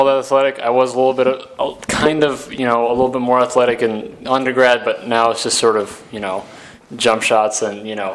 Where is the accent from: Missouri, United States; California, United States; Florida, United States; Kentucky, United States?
California, United States; San Jose; I'm from San Jose, California.